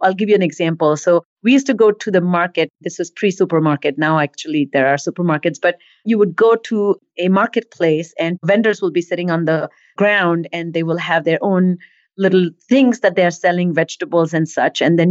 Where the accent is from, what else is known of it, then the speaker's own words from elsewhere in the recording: Mumbai, Maharashtra, India; I grew up in India, in Bombay